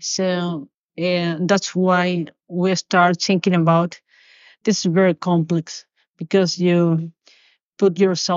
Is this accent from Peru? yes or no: yes; Peru; English is a second language; So we are Mateo from Spain, Matias from Argentina, and me from Peru.